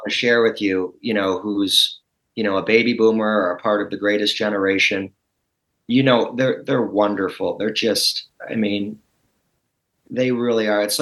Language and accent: English; Buffalo, New York, United States; people from my hometown of Buffalo, because they can't see me anymore